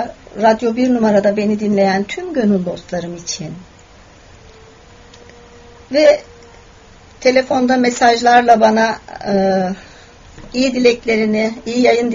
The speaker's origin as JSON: {"language": "Turkish", "region": "Elazığ", "country": "Turkey", "said": "Bir de 3 gün önce yine memleketimde, Elazığ'da bir deprem yaşandı."}